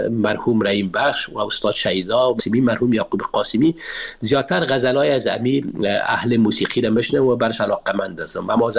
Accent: Afghanistan; من اولین افغان هستم که تا سطح دکترا آموزش دیدم در رشته موسیقی.

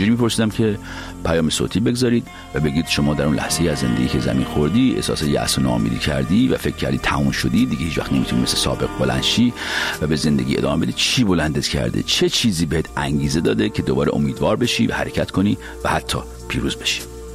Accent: Iran; چون ما ایرانی هستیم

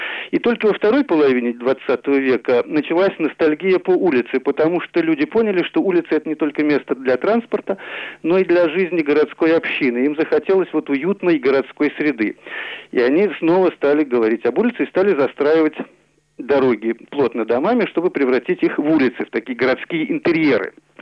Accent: Saint Petersburg, Russia; Я вырос в Санкт-Петербурге, в Ленинграде

